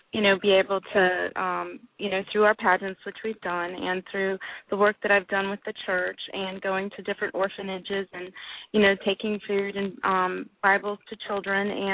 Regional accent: Orlando, Florida, United States; Well, I grew up in Orlando, and fortunately, as a lot of people do know, my childhood wasn't the best.

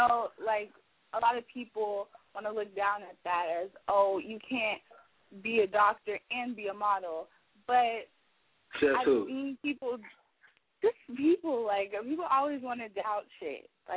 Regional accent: Nigeria; Well, for starters, I am Nigerian.

